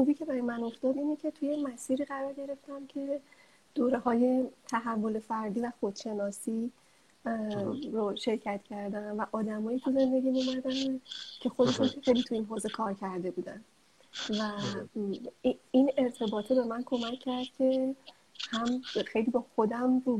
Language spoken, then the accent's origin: Persian; Karaj, Alborz, Iran; من 33 سالمه. من 33 سالمه و متولد کرجم. من از بچگی تو کرج بزرگ شدم.